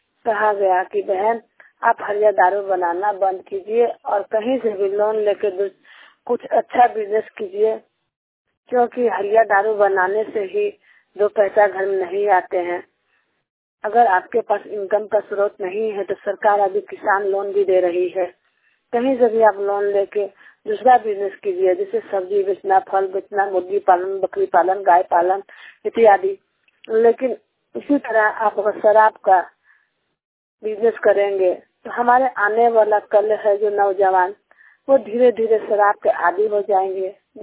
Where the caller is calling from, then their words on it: Jharkhand, India; रांची झारखंड से।